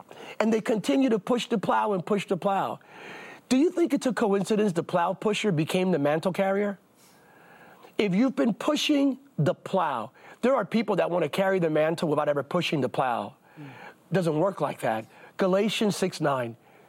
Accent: California, United States; I come from California.

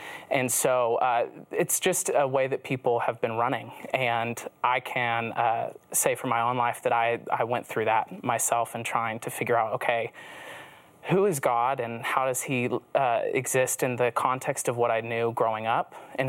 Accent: the South, United States; very different than friends that I had growing up in the Bible Belt

